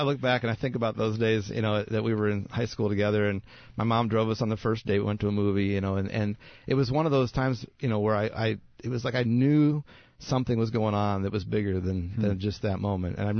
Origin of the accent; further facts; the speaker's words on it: Indiana, United States; A missionary came and visited my home church. I grew up in Indiana.